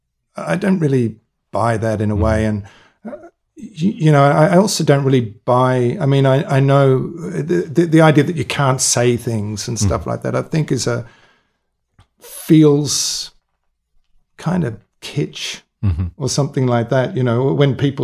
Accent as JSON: {"language": "English", "town": "Melbourne", "region": "Victoria", "country": "Australia", "tie": "born or raised there", "said": "I was raised in Melbourne. I was just grew up in Jewish areas."}